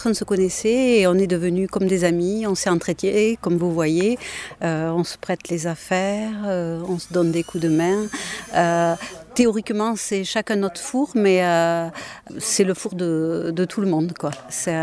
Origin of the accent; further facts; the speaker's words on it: Tarbes, Occitanie, France; Moi, je ne suis pas du Pays Basque, je suis de Tarbes. J'habite dans un appartement. Tout le monde ici habite apparemment en maison. Je n'ai pas de terre chez moi, je n'ai pas de jardin.